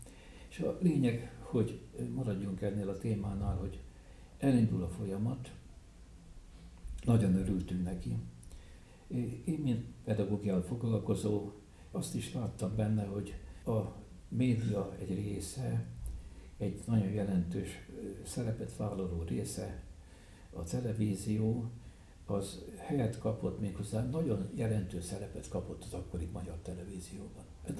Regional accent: Eger, Heves, Hungary; Eger az én szülőhazám, nem csak azért azt születtem, de nekem a mindent jelenti. Az összes város közül számos helyen voltam, de nekem mindig Eget jelentette az, ahová szívesen mentem haza.

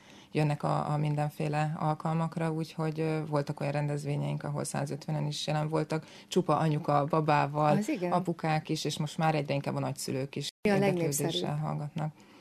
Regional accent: Budapest, Hungary; Világéletemben. Zuglóban is születtem.

